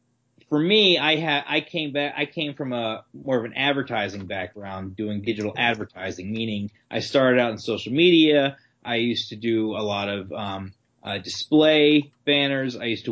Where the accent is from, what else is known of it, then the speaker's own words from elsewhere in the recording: Dallas, Texas, United States; now in Hoboken, United States; I grew up in Dallas, Texas.